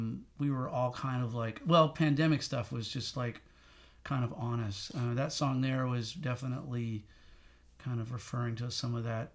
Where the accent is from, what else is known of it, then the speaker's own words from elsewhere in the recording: Marlton, Arkansas, United States; I grew up in Marlton, Arkansas, for several years, Marlton, Arkansas.